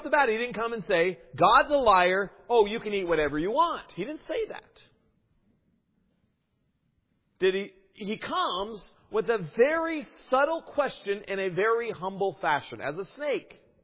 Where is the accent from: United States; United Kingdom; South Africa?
United States; I was originally from the States, I lived in Seattle for a while I was in university